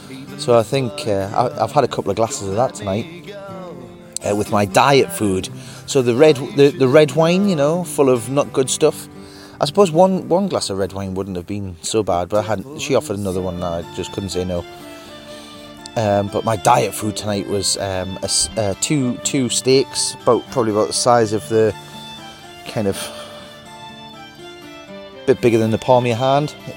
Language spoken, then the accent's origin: English; Hexham, North East England, United Kingdom; because I come from that neck of the woods. I'm originally from Hexham in Northumberland, which is a beautiful market town.